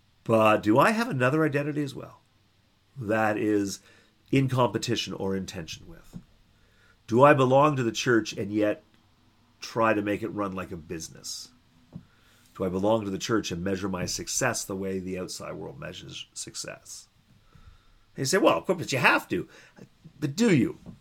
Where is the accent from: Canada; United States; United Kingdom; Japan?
Canada; I'm a Canadian, born in Canada. I think my family's been here for 7 generations, maybe 8. Been here a long time. But I certainly have roots in Ireland and in Scotland